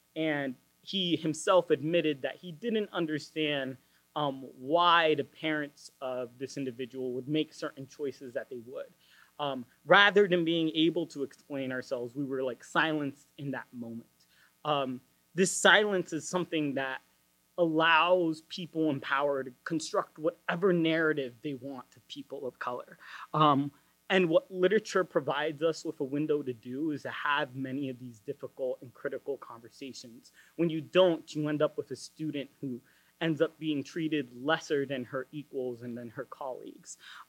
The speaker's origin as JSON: {"language": "English", "region": "Utah", "country": "United States", "tie": "born or raised there", "said": "I grew up in Utah as a very isolated Latino, especially like Salvadoran, where like there was no other Salvadoran I knew. Suburbs, Republican, Mormon, that was kind of the whole milieu"}